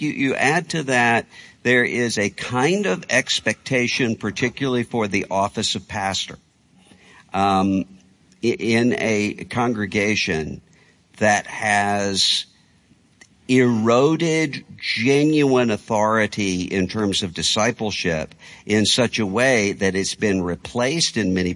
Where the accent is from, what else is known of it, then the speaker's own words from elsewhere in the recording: Mississippi, United States; I'm from Mississippi, think about the Jim Crow era.